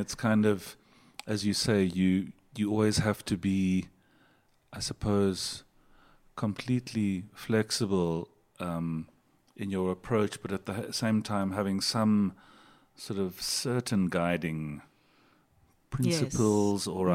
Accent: Durban, KwaZulu-Natal, South Africa; also born or lived in London; I'm born in London, but I was raised in Durban.

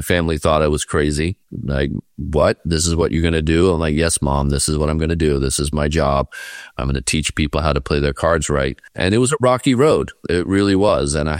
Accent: Fort Lauderdale, Florida, United States; This was in South Florida, where I grew up in Fort Lauderdale.

